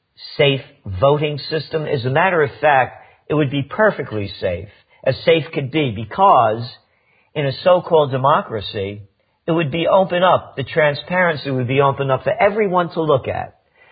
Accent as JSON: {"language": "English", "region": "New York", "country": "United States", "tie": "born or raised there", "said": "and I'm a New Yorker. I live upstate, but I'm a Bronx New Yorker by birth and lived there most of my life in the city area."}